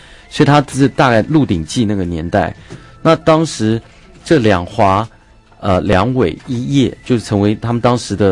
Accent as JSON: {"language": "Chinese", "country": "Taiwan", "said": "潮州话呢这个潮汕语系潮州汕头语系跟闽南语跟我们台湾话是非常像的"}